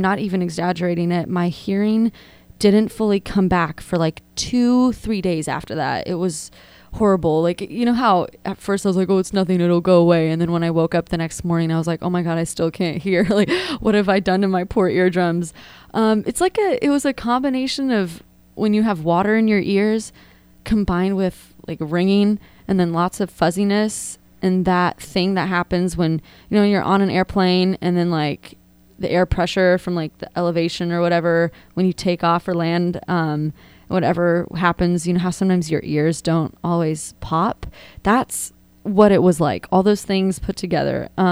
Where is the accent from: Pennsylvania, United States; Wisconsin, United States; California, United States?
California, United States; I was born and raised here in Northern California. So not from the South